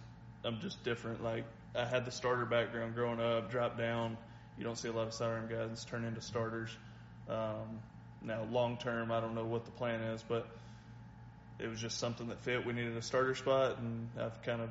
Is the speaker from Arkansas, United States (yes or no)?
yes; Little Rock, Arkansas, United States; I'm from Little Rock, so I've always said a big goal of mine is the Double-A teams in Arkansas. It's like 15 minutes from my house.